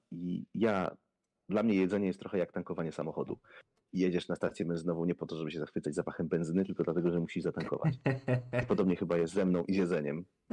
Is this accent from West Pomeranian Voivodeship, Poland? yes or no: yes; West Pomeranian Voivodeship, Poland; Nawet jak wiesz, jestem z Pomorza Zachodniego